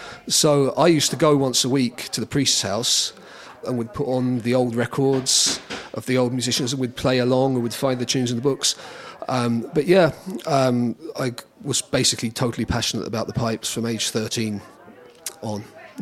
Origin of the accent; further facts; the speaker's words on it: England, United Kingdom; So I was brought up in England, but I was brought up culturally Irish.